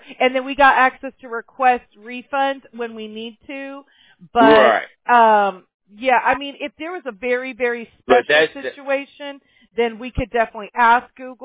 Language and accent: English; Mobile, Alabama, United States; now in California, United States; I'm from California, but originally I'm from Mobile, Alabama.